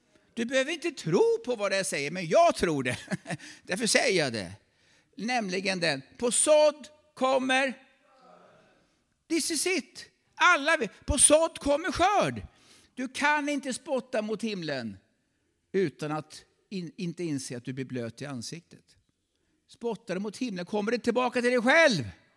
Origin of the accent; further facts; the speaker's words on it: Sigtuna, Stockholm County, Sweden; Jag kommer från Sigtuna och det känns gott att få vara här.